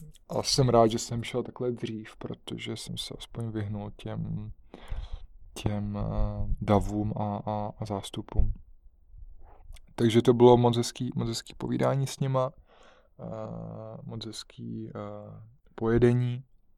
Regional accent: Bohemia, Czechia; že jdu tenhle ten trail, že ho jdu sám, že jsem z Čech

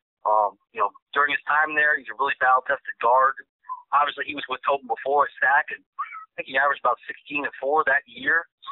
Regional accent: New York, United States; I'm from New York originally. You know, I grew up in Westchester County, came from Hudson.

